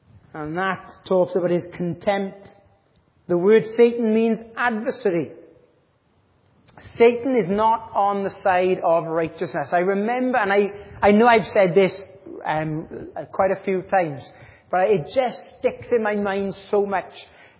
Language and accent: English; Wales, United Kingdom; do you know the unfortunate thing being Welsh and a Christian? We have got the coolest flag in the world. And every time I go to America, and I'm like, here's our flag, and from Wales